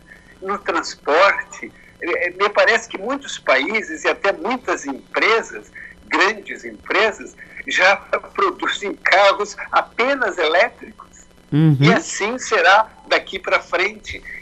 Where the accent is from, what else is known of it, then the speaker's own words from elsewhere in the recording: Rio Grande do Sul, Brazil; Eu, que sou do Rio Grande do Sul, dependo das coisas que vêm lá das florestas da Amazônia